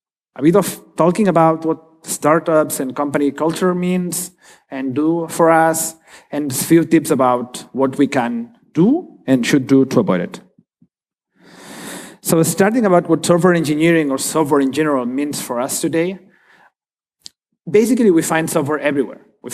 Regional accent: Barcelona, Catalonia, Spain; English is a second language; I come from Spain. I come actually from Barcelona, and I've been told by many of my German friends I'm the fastest speaker they ever met.

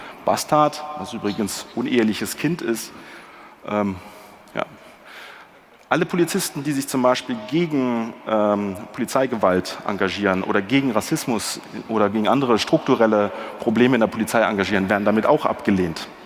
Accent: Berlin, Germany; Ich als Berliner kam in ägyptischen Museum

